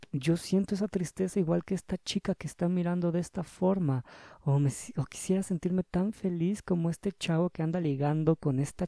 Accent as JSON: {"language": "Spanish", "region": "Mexico City", "country": "Mexico", "said": "Perdón, soy chilango."}